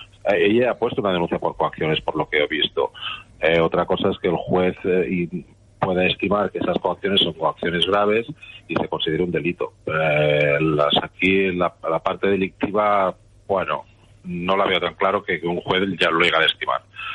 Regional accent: Barcelona, Catalonia, Spain; yo, como soy de Barcelona, conozco perfectamente ese barrio

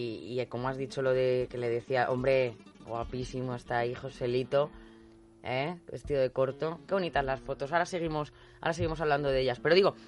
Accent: Villafranca de los Caballeros, Castilla-La Mancha, Spain; A la de mi pueblo, Villafranca de los Caballeros

